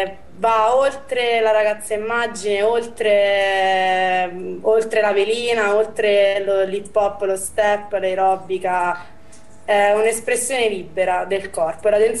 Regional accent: Molise, Italy; vengo dal Molise

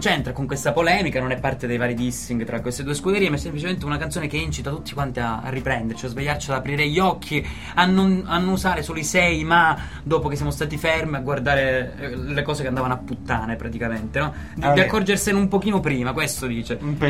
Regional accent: Calabria, Italy; questo caldo non mi sfianca, sono calabrese

